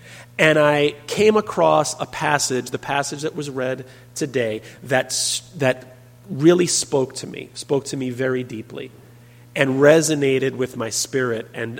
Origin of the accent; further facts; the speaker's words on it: New York City, New York, United States; now in Providence, United States; I am new to the Providence community. I'm from New York City. My wife, Noni, and I are here in Providence just a little over a year.